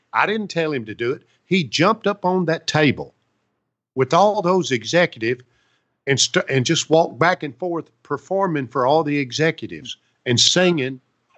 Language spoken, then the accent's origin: English; Portland, United States; It's kind of like my hometown of Portland